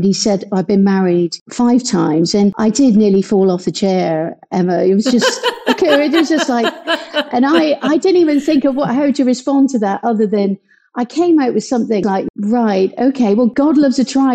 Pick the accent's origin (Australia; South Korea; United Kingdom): United Kingdom; Plymouth, South West England; Originally, I was born in Plymouth in Devon, and dare I say, though, quite an ordinary, down-to-earth background. My mum and dad were also from the Plymouth area. My father was a blacksmith, and my mother was a housewife.